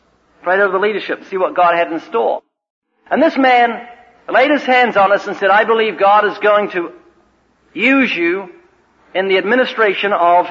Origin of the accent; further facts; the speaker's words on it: New Zealand; I was from New Zealand and to the south is just penguin.